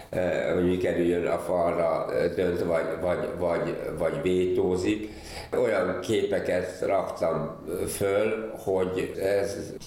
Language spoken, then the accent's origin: Hungarian; Eger, Heves, Hungary; én a gyerekkoromat Egerben töltöttem, és Egernek vallom magamat